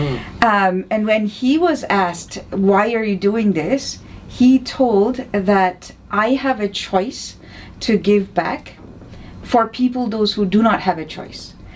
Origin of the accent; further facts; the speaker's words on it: Kolkata, West Bengal, India; I come from Calcutta, a city in India, where Mother Teresa, if you've heard about her, that's where she used to live.